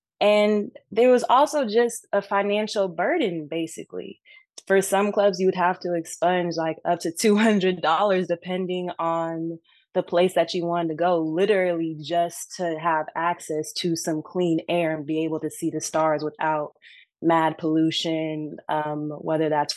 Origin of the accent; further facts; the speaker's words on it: Seattle, Washington, United States; now in Los Angeles, United States; one of the driving forces was that I'm from Seattle, and Seattle is nicknamed Emerald City.